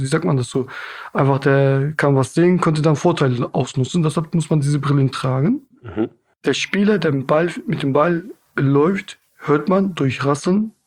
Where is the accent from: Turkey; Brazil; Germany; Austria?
Turkey; ich komme aus der Türkei, aber ich bin selber Kurde.